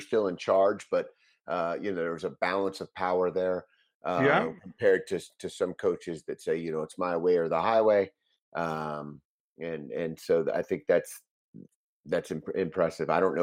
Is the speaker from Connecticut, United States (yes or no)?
no; Texas, United States; moved away; also born or lived in California; In terms of lacrosse, I grew up in Texas. They didn't have lacrosse as a child when I grew up in Texas.